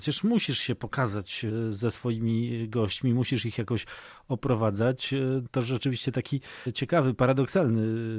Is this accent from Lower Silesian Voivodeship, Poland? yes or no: yes; Wrocław, Lower Silesian Voivodeship, Poland; my jesteśmy z Wrocławia, czyli z Europejskiej Stolicy Kultury 2016